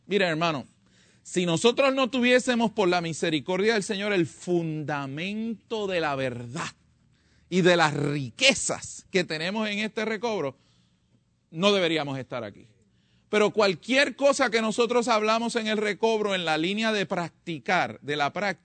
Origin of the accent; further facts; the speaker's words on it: San Juan, Puerto Rico; ¿Usted ha visto allá de donde yo nací y me crié, más o menos para enero, febrero, en la costa de la ciudad de San Juan, en Puerto Rico?